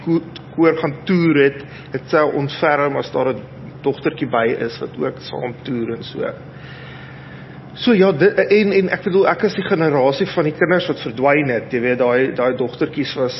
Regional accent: Pretoria, Gauteng, South Africa; Ek is in Bromberg gebore

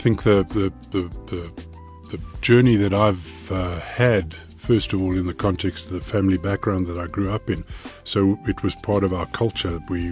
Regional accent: Cape Town, Western Cape, South Africa; So it started out, we grew up in Cape Town.

